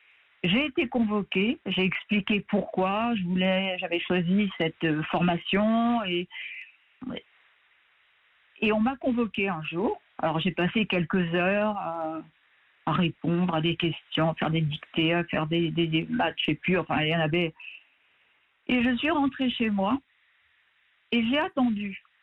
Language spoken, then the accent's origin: French; Brittany, France; il m'arrivait d'aller quelques fois chez moi en Bretagne